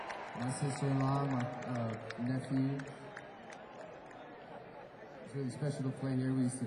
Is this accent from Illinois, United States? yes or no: no; Denver, Colorado, United States; I wish I was from Charleston, South Carolina, but I grew up here in Denver.